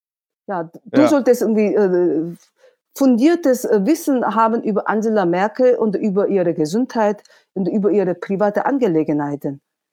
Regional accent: South Korea; German is a second language; Ich bin also aus dem Süden und ich will den Frieden auf koreanischer Halbinsel

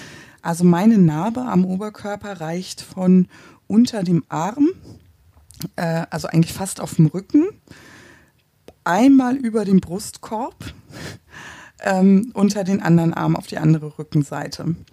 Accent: Hamburg, Germany; ich komme aus Hamburg. Wir haben es nicht so mit Bergen. Ich wohne am Stadtrand, also im Prinzip Grenze an Grenze zur schleswig-holsteinischen Einöde.

